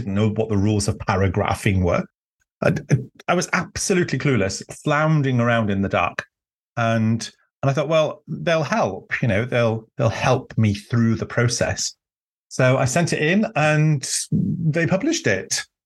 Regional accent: Wales, United Kingdom; English is a second language; And my initial response was, "Well, no, I'm Welsh." And I was like, "I can't write a book in English. Are you mad?"

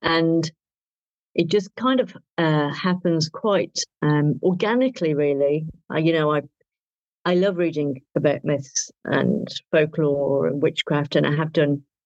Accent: England, United Kingdom; also born or lived in New Zealand; I am very English

